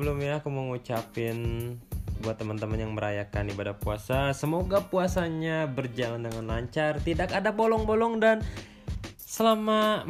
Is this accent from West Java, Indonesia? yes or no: yes; Bandung, West Java, Indonesia; also born or lived in Medan; Akunya orang Bandung, maksudnya teman aku orang Medan karena aku pernah tinggal di Medan gitu.